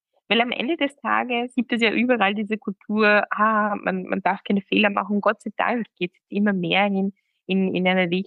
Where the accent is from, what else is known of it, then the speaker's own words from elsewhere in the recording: Austria; born there; also born or lived in Greece; ich bin international aufgewachsen. Ich bin im Endeffekt geboren in Österreich, dann 7 Jahre in Griechenland gelebt. Mein Vater ist Österreicher, meine Mama aus Pakistan.